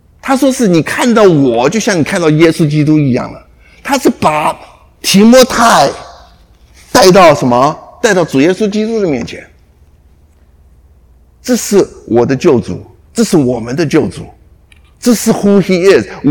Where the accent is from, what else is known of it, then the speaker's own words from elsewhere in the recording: China; 阿明，我们中国人都晓得嘛，你要拜师，对不对？